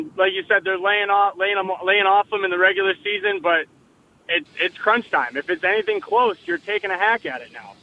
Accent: Detroit, Michigan, United States; now in Providence, United States; I mean, I'm from Detroit, live in Prov now.

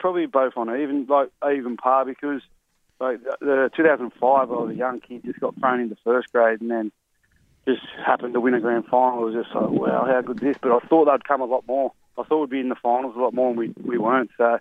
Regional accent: New South Wales, Australia; I grew up on the Central Coast and used to love watching the Newcastle Knights.

